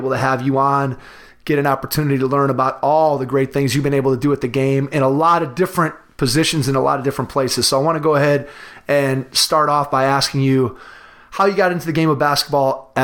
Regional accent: Strongsville, Ohio, United States; I felt growing up in Strongsville sort of the same way that you did.

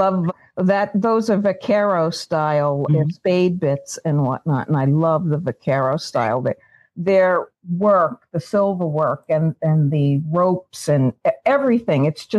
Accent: New York City, New York, United States; I grew up in Staten Island. It's a city. My parents, my family really aren't horse people.

